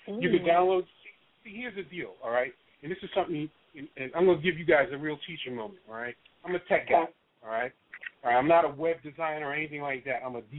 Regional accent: New York, United States; I grew up in New York in the 60s, okay?

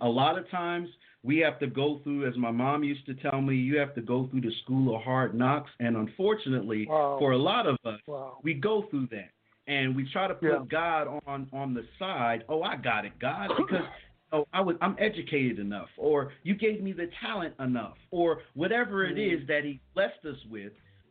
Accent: New Jersey, United States; I'm from Central Jersey, from where Jersey City is located, Irvington, Plainfield, New Jersey, in Central Jersey. That's where I'm located

